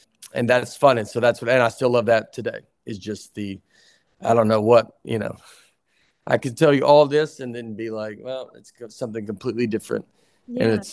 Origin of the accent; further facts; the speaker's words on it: Tennessee, United States; You're just like, I'm from Tennessee. No one should be here.